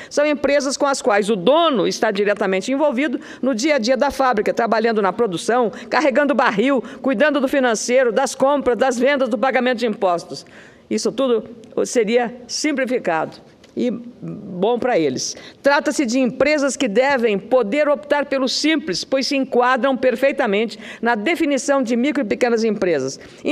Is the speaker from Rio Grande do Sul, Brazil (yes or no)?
yes; Rio Grande do Sul, Brazil; Eu sou do Rio Grande do Sul